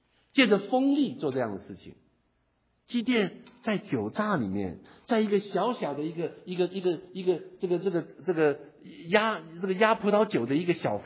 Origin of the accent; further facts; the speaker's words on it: Taitung, Taitung County, Taiwan; 我从小在台湾生长，而且是在台东一个非常至少在我生 成长的环境，台东还是很淳朴的，到处都是农田。我念的小学周围都是农田